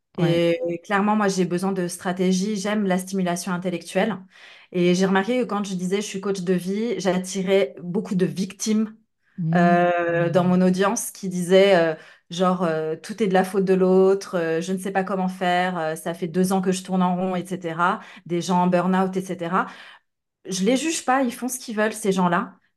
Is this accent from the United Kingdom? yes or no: no; France; now in Netherlands; je suis française, mais je vis aux Pays-Bas